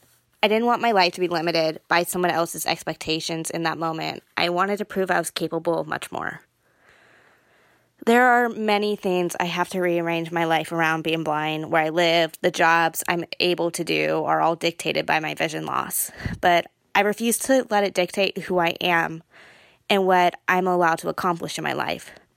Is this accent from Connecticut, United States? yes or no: no; Cupertino, California, United States; I am from Cupertino, California.